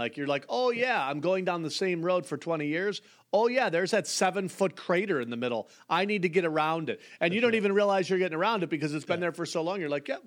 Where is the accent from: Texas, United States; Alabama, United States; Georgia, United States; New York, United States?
New York, United States; I mean, obviously growing up in Western New York, I mean, Canada's been right there.